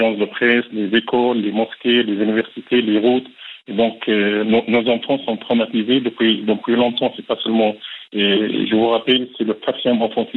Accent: Gaza, Gaza Strip, Palestine; French is a second language; moi je suis citoyen de Gaza

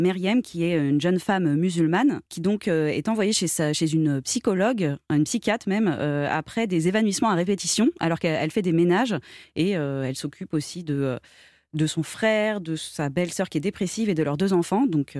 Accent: France; nous, en tant que Français

